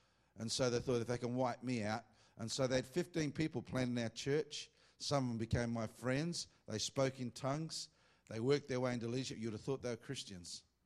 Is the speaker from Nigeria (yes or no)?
no; Australia; now in United States; I'm from Australia.